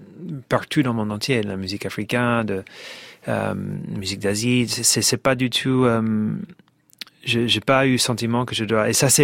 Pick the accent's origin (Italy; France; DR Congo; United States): United States; Ohio; French is a second language; Bien sûr, je suis très américain. Je viens d'Ohio.